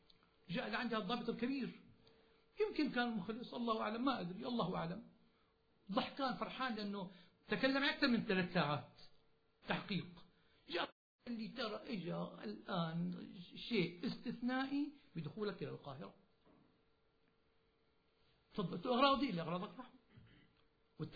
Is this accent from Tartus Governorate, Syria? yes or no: no; Damascus, Damascus Governorate, Syria; أنا من دمشق